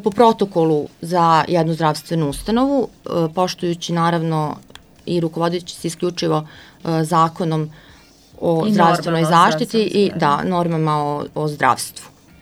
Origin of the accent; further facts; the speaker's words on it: Serbia; da pratimo sve trendove koji su i u svetu i kod nas u Republici Srbiji.